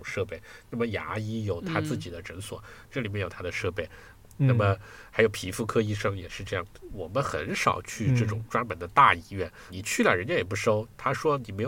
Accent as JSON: {"language": "Chinese", "region": "Hunan", "country": "China", "also_born_or_lived": "Beijing / Shanghai / Guangzhou / Changchun", "moved": "as an adult", "lives_now": "Germany", "said": "其实我在中国 很多地方都长期待过哈，比如说我们家是湖南的，所以那我在湖南长期生活过，后来我又在北京、上海、广州都长期生活过，而且我在长春也长期生活过，"}